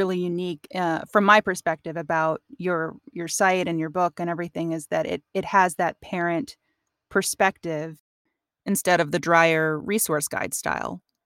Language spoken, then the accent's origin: English; North Carolina, United States; now in Los Angeles, United States; No, I grew up in North Carolina.